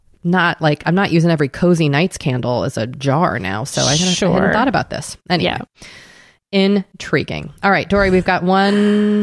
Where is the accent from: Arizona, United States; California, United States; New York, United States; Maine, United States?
Maine, United States; Portland; I discovered a company in my hometown of Portland, Maine